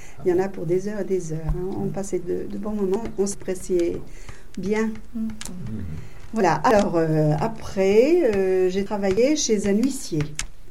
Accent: Le Coteau, Auvergne-Rhône-Alpes, France; born there; Je suis née au Coteau, de parents costellois en plus. Toute la famille est costelloise, de génération en génération.

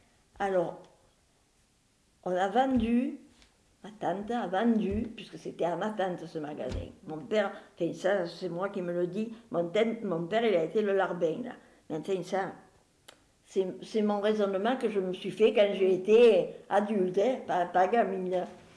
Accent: La Ciotat, Provence-Alpes-Côte d'Azur, France; now in Marseille, France; je suis venue à Marseille. Je venais d'Assiotat

